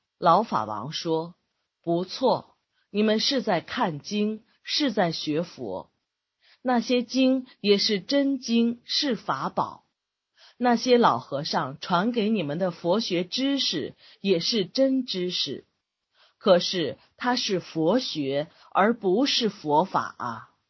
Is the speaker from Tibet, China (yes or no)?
yes; Tibet, China; 譬如有部分人想把我的家乡西藏划割开来了